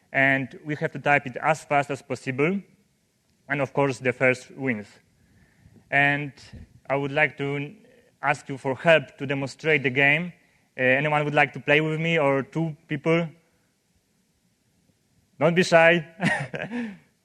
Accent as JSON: {"language": "English", "country": "Poland", "said": "and I'm from Poland"}